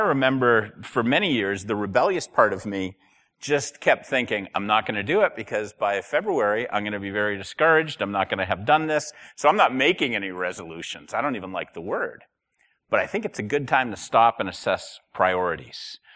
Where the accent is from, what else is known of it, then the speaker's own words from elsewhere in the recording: Massachusetts, United States; if you were a young boy growing up in Massachusetts in 1967, why that year is so significant?